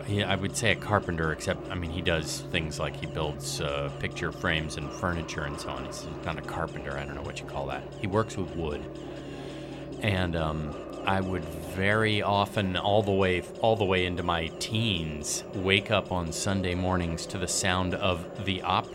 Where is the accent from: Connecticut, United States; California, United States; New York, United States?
California, United States; Burlingame; I grew up in Burlingame